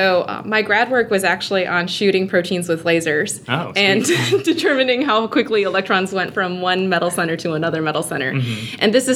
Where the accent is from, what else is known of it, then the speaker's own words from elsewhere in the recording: Michigan, United States; also born or lived in California; I grew up in Michigan, and after going to college at MIT, where I majored in chemistry, I ended up deciding to go to grad school in chemistry. I went across the country to California, to Caltech